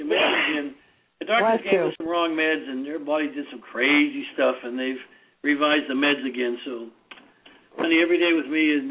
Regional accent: Oceanside, California, United States; He's from, of all places, my hometown here in Oceanside.

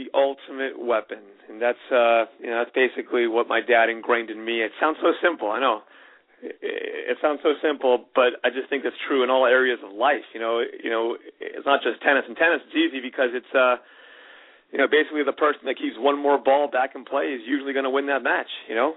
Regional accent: Miami, Florida, United States; I'm born and raised in Miami, Florida. Obviously, we have good weather down there, and I come from a tennis family.

